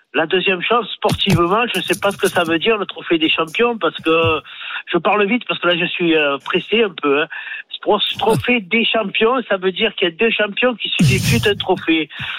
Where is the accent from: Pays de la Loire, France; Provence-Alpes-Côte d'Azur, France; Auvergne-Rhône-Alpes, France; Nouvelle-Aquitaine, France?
Provence-Alpes-Côte d'Azur, France; accent: Marseille; moi j'ai l'accent marseillais